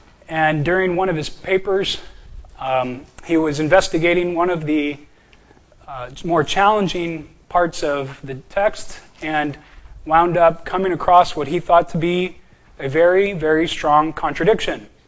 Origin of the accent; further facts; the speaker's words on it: Rialto, California, United States; now in Irvine, United States; I live in Irvine here. I'm from Rialto, California, the beautiful area of San Bernardino County.